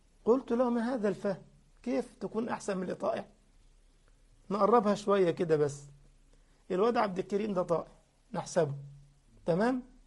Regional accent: Egypt; ففي بعض الناس يعني يقول لك عندنا في مصر يقول لك دماغه مريحاه

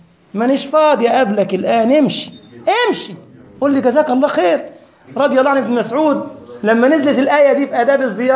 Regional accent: Egypt; اذكر ان احد مدراء المدارس عندنا في مصر، وكنت ادرس في مدرسه قطاع خاص تربيه اسلاميه ومواد شرعيه

